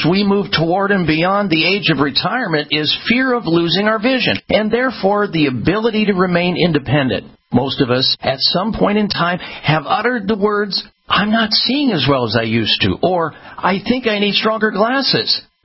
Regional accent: Midwest, United States; and I was told this growing up in the Midwest

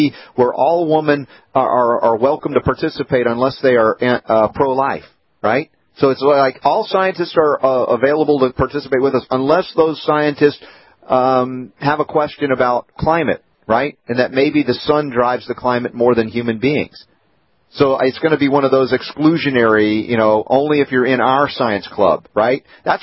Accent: the South, United States; I was from the South, right? Beer, right? It's Budweiser.

